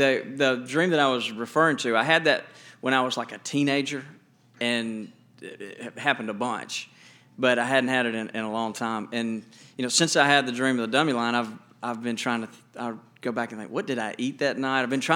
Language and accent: English; Montgomery, Alabama, United States; Well, I'm from Montgomery.